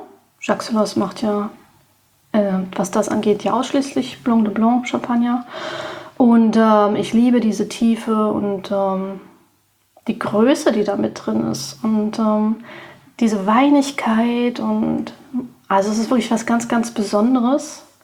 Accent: Berlin, Germany; Ich bin geborene Berlinerin

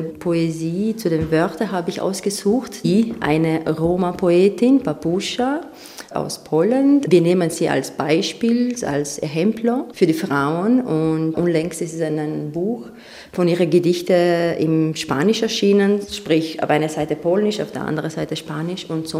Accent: Romania; now in Vienna, Austria; ich komme aus Rumänien.

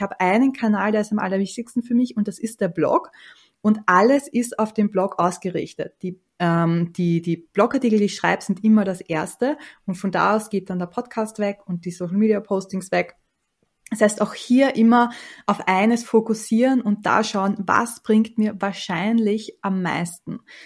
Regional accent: Austria; Bei uns in Österreich sagt man das Monat und nicht der Monat.

